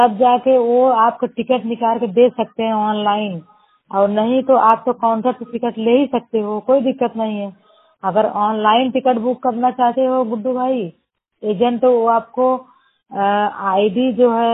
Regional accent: Jaunpur, Uttar Pradesh, India; जिला जौनपुर उत्तर प्रदेश की रहने वाली हूँ।

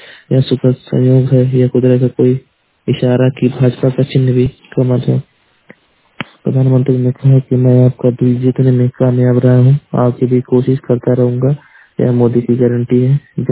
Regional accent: Maharajganj, Uttar Pradesh, India; और मैं जिला महाराजगंज का निवासी हूँ।

